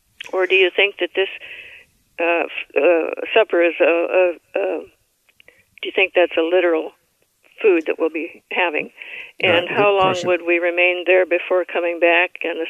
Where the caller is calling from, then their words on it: Seattle, Washington, United States; from Seattle.